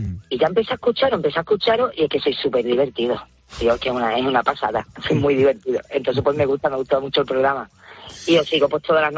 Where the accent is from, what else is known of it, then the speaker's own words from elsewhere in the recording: Seville, Andalusia, Spain; Además, yo me crié en Triana. Y Triana, si tú conoces Sevilla, el barrio es fantástico.